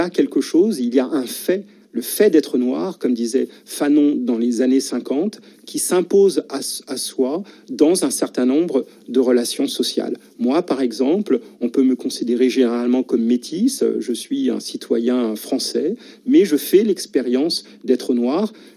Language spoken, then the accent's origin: French; France; Je suis un Français noir